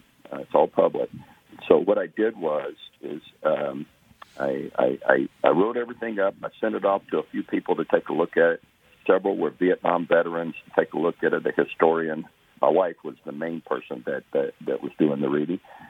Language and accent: English; Deep South, United States; I grew up in the Deep South, the Louisiana, Arkansas, Texas, Oklahoma type areas